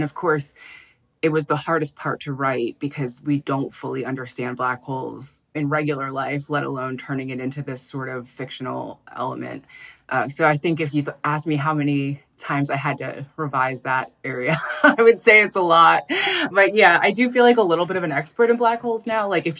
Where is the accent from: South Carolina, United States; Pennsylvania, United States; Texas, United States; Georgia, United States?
Pennsylvania, United States; Philadelphia; now in San Francisco, United States; well, I'm from Philadelphia. I can handle anything.